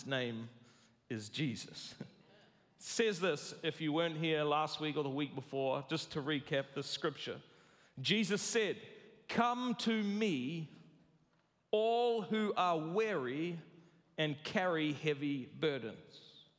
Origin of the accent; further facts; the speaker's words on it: New Zealand; but I'm a New Zealander and we're humble, so I'll just say, winners are grinners, baby.